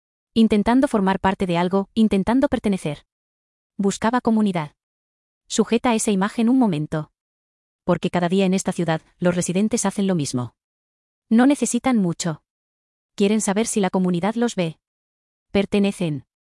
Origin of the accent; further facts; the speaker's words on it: La Puente, California, United States; como crecí, nací y crecí en La Puente, esto significa mucho para mí. Viniendo de mi ciudad natal